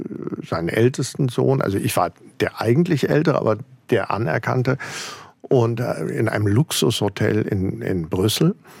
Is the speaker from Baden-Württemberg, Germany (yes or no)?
no; Frankfurt, Hesse, Germany; Meine Kindheit verlief in Frankfurt.